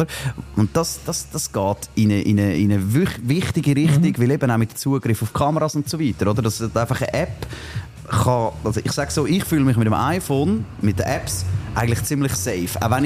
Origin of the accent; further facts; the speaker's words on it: Switzerland; wir als Schweizer, die das Sideloading nicht haben